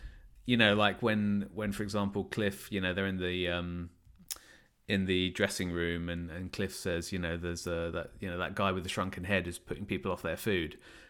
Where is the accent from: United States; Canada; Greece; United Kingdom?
United Kingdom; kind of being a Brit, you know, there's a lot of credits, you know, that I recognize.